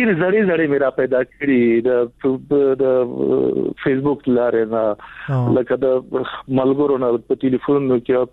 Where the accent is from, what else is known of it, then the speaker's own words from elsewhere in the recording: Nangarhar, Afghanistan; زه د ننګرهار یم